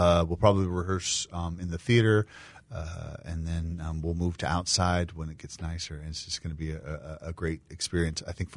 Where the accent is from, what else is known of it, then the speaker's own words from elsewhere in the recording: Decatur, Illinois, United States; I'm not from Galesburg originally. I grew up in Decatur, Illinois.